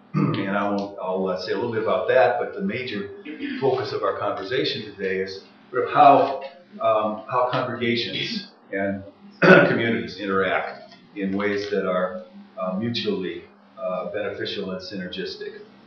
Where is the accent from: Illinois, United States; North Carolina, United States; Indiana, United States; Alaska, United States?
Illinois, United States; Chicago; I come from Chicago, where my spouse Ingrid and I have lived for a long time and work and learn in.